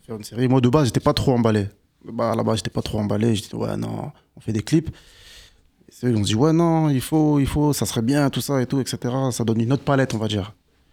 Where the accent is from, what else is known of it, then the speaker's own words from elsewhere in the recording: Amiens, Hauts-de-France, France; j'ai grandi à Amiens Nord. J'ai grandi à Amiens Nord et suite à ça, j'ai déménagé à Amiens Sud. Donc du coup, on va dire que la musique, elle a réellement commencé à Amiens Sud. Mais sinon, je suis d'Amiens Nord de base.